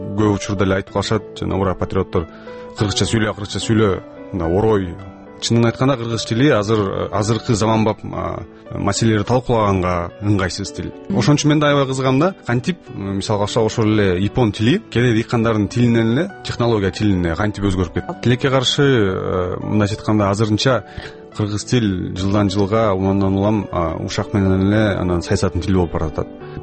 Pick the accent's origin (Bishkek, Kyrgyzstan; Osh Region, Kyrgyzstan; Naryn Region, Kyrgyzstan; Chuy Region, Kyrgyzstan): Naryn Region, Kyrgyzstan; Naryn; Балалыгым Нарында өткөн, мектепти Нарында бүткөм 2002 жылы. Үч тил билем, так турецкий тилин окуй баштадым, түркчө.